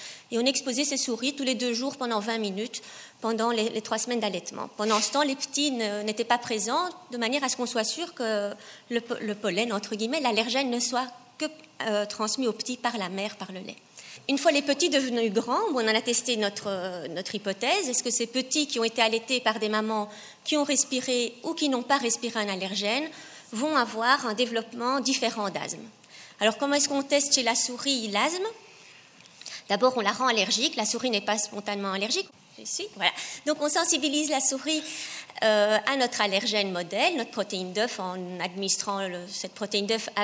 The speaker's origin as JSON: {"language": "French", "region": "Brussels", "country": "Belgium", "said": "Donc moi je viens du nord, de Bruxelles, et je suis arrivée dans le sud, au Pays du Soleil"}